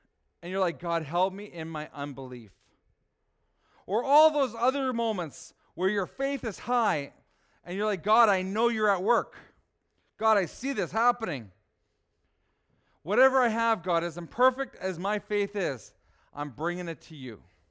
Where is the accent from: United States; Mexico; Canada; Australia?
United States; the South; accent: Southern; Picture my southern accent right now when I say Bubba and all that.